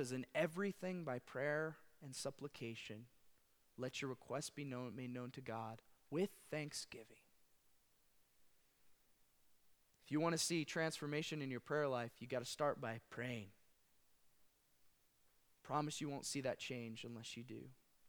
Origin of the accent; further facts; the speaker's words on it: Illinois, United States; a family that I had known in the agricultural community that I grew up in back in Illinois.